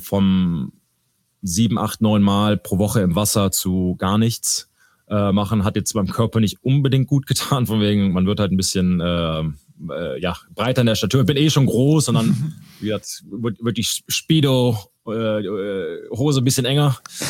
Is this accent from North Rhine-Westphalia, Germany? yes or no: yes; Neuss, North Rhine-Westphalia, Germany; also born or lived in Düsseldorf; Ich bin in Düsseldorf geboren, bin aber relativ schnell, damals bei Neuss in Nordrhein-Westfalen, umgezogen mit meiner Familie, also meine beiden Eltern und habe eine ältere Schwester, Stephanie, und haben da lang gelebt und sind dann nach Karst umgezogen, also nicht weit von North weg.